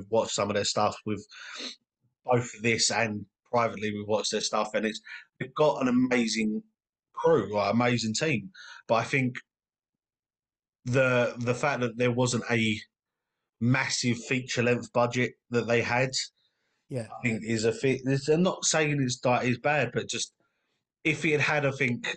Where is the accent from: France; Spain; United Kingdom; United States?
United Kingdom; England; Yeah, but that's just the joys of being English.